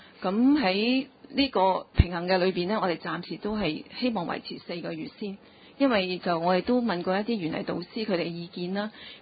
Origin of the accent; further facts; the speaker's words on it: China; 我想跟我們中國人 的習慣都有些關係